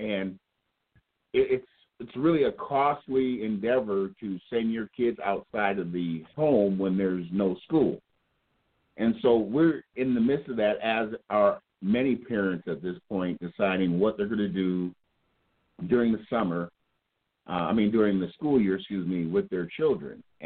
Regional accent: St. Paul, Minnesota, United States; born there; I was born in St. Paul. My wife was born in D.C., but we moved back to St. Paul from Columbia Heights 2 years ago

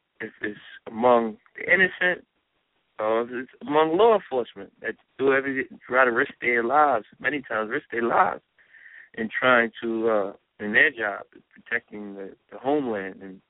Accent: Brooklyn, New York, United States; Two police officers was executed in Brooklyn. My hometown, place where I do the broadcast from, in Davison.

